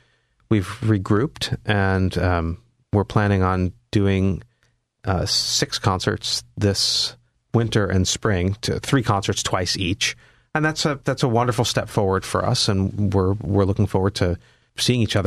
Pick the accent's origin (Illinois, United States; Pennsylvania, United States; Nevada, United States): Pennsylvania, United States; Philadelphia; I'm from Philly. It's just down the street.